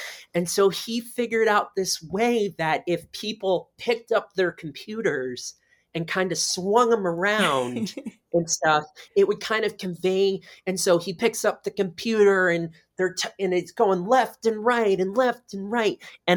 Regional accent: Florida, United States; I grew up in South Florida and we had the Broward Center for the Performing, right, Arts

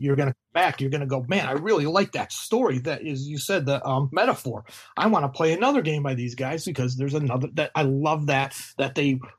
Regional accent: Chicago, Illinois, United States; like I said, I'm from Chicago.

